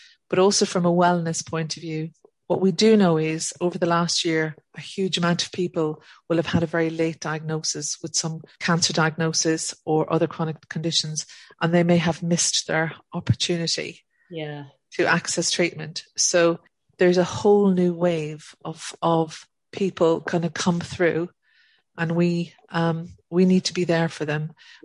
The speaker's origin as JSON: {"language": "English", "country": "Ireland", "tie": "born or raised there", "said": "I grew up in Ireland in a very Catholic country with a very small diversity, well, if anything, of people."}